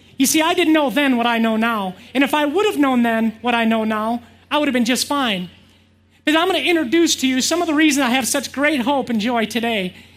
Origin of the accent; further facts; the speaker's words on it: Woonsocket, South Dakota, United States; So I had to go home to my hometown, Woonsocket, South Dakota.